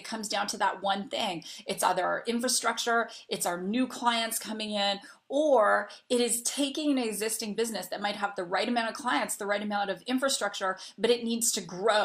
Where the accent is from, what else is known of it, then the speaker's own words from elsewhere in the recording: Canada; now in United States; I'm originally Canadian, I live in the US